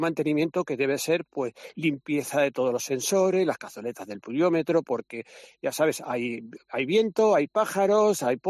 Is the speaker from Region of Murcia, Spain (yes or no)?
no; Castile and León, Spain; now in Cantabria, Spain; Pues soy abulense, del Valle del Tietar, y me vine para Cantabria ya hace pues 43 años que llevo aquí.